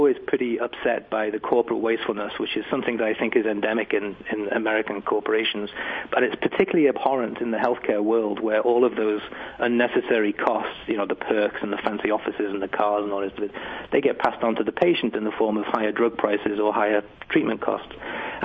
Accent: England, United Kingdom; you can tell by my accent, I come from England

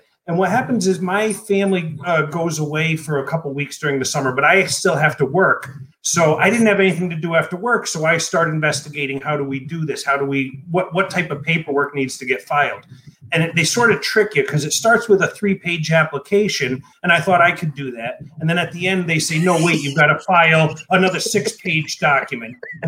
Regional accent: New York, United States; I grew up in the Capital District area.

